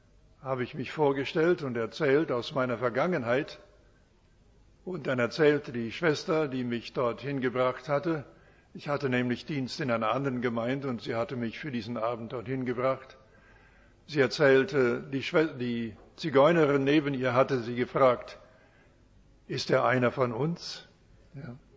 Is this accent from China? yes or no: no; Canada; German is a second language; Ich komme aus Kanada. Die Vorfahren kamen aus, nun, das kann man erraten, nicht wahr?